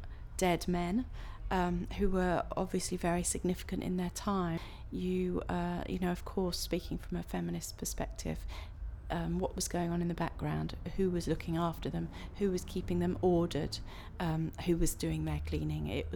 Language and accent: English; Wales, United Kingdom; now in London, United Kingdom; My date of birth is the 19th of October 1967. And I come from Wales, but I live in Kensal Green in London, just down the road.